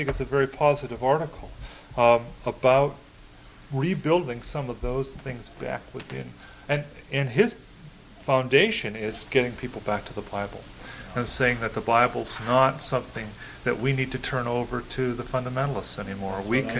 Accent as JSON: {"language": "English", "region": "Pacific Northwest", "country": "United States", "tie": "born or raised there", "said": "Where did I grow up? Here in the Pacific Northwest."}